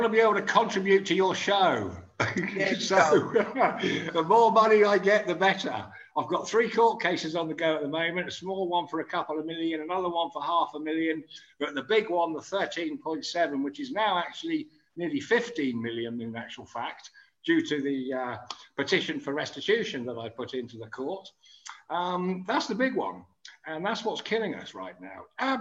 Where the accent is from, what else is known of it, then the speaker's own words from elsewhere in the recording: England, United Kingdom; I'm English. Nothing gets us down. I'm from Africa originally, you know, a couple of million years ago.